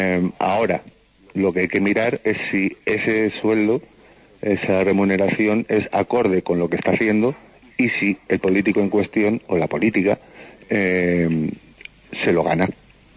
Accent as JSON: {"language": "Spanish", "region": "Canary Islands", "country": "Spain", "said": "ser canarión que ser chicharrero, que ser de Isla Menor, que fuera de aquí todo el mundo se siente canario y nos tratan como canarios."}